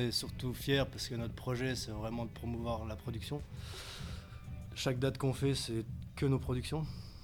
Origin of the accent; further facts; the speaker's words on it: Nancy, Grand Est, France; vu qu'on est originaire de Nancy, ça fait plaisir. On va représenter un peu la région.